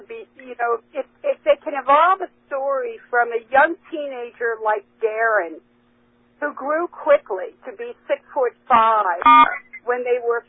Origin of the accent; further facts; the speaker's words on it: Salem, Massachusetts, United States; I'm from Salem, Mass.